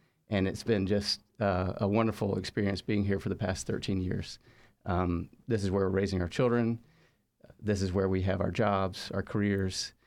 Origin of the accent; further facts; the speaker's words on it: Georgia, United States; also born or lived in Chicago / Latin America; My background, I grew up in Georgia, born and raised here, and I've been on sort of a yo-yo relationship with Georgia.